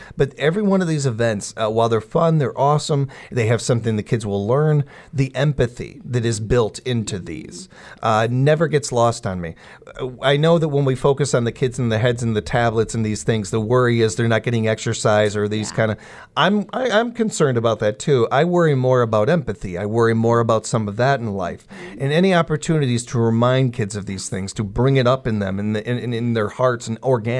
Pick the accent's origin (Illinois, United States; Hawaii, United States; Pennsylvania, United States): Illinois, United States; Chicago; born or raised there